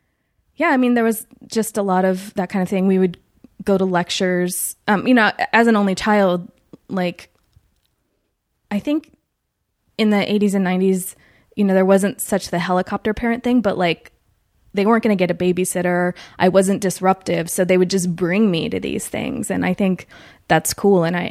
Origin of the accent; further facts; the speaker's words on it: Chico, California, United States; Well, I'm from Chico, California, which is about 2 hours north of Sacramento.